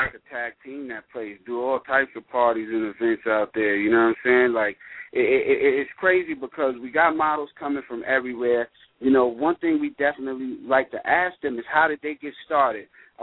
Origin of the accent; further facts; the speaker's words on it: New York, United States; I'm from New York, so, you know, you mentioned a place that's familiar with me